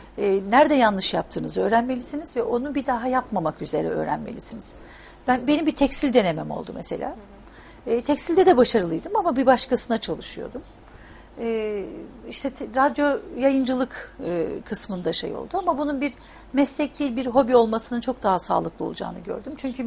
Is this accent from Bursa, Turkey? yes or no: no; Niğde, Turkey; Benim memleketimde geldiğim yer, ben Niğdeliyim.